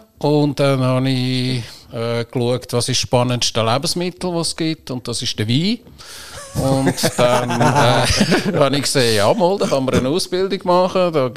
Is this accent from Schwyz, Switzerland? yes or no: no; Rümlang, Zurich, Switzerland; Und aufgewachsen bin ich in der Nähe von Zürich, in Römlang bin ich aufgewachsen.